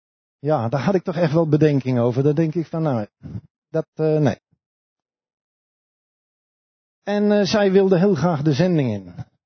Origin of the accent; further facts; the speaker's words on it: Tiel, Gelderland, Netherlands; Ja, ik kom uit Tiel.